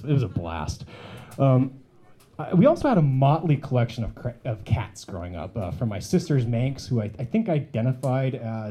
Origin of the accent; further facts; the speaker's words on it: Nikiski, Alaska, United States; So I don't have a single story tonight, but I was raised out in Nikiski, so I have some tidbits I kind of hope you find interesting.